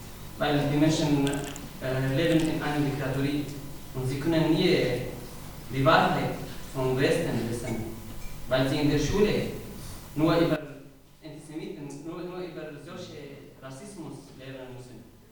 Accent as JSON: {"language": "German", "country": "Syria", "second_language": "German", "lives_now": "Germany", "said": "ich komme aus Syrien, bin ich Kurde. Ich bin schon seit 5 Jahren in Grenzengen, als Flüchtling, hier in der Nähe von Freiburg."}